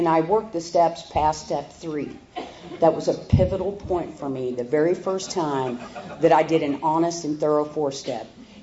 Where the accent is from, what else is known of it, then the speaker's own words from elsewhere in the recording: Missouri, United States; I'm from the Southwest Missouri area in the Show Me region. And I'm very proud of that.